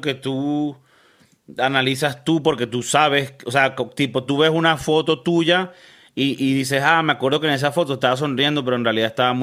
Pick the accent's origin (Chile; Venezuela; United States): Venezuela; en la casa donde yo me crié en Venezuela